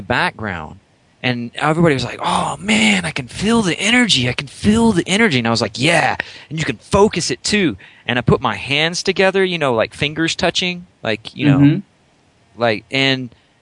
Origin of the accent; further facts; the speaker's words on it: Alabama, United States; I grew up in Alabama. That was almost practically shoved down my throat.